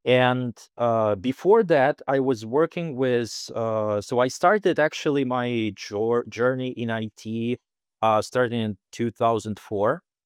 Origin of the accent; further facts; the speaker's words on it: Kharkiv, Kharkiv Oblast, Ukraine; English is a second language; I'm from Kharkiv, Ukraine.